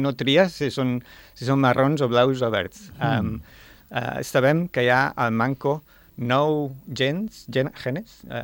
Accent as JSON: {"language": "Catalan", "region": "Balearic Islands", "country": "Spain", "also_born_or_lived": "Zaragoza", "moved": "as an adult", "lives_now": "Formentera, Spain", "said": "jo som de Mallorca, vaig néixer a Mallorca. Als 18 anys vaig anar a estudiar Medicina a Saragossa."}